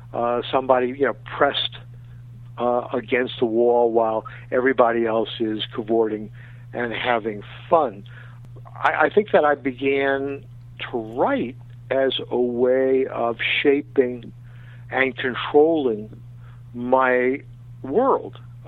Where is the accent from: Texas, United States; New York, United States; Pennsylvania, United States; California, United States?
New York, United States; Queens; I mean, all my friends from Queens, you know, were amazed and amused that I became the sports writer.